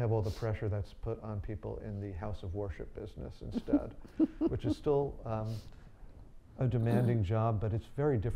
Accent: Fair Lawn, New Jersey, United States; also born or lived in Paterson; Well, I grew up in New Jersey, born in a town called Paterson, and grew up in Fairlawn, New Jersey.

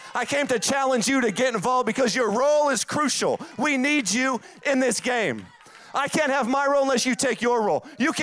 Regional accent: the South, United States; accent: Southern US; It's my southern accent.

